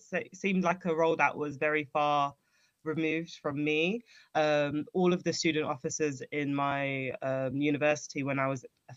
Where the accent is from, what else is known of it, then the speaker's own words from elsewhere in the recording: Hackney, London, United Kingdom; also born or lived in Walthamstow; I was born in Hackney, very diverse place.